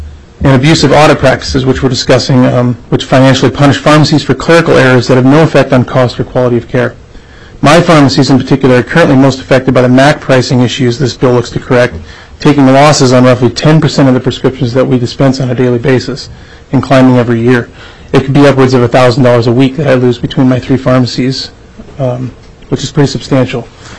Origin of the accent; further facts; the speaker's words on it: North Pole, Alaska, United States; I'm from North Pole, Alaska, and I'm an independent pharmacy owner of three different pharmacies in the interior of Alaska.